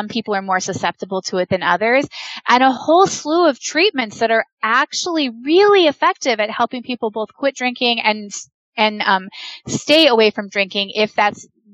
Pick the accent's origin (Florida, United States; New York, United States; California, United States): California, United States; So I am a local girl, finally come home. I was born here in Humboldt County. My family's been here for about three generations now.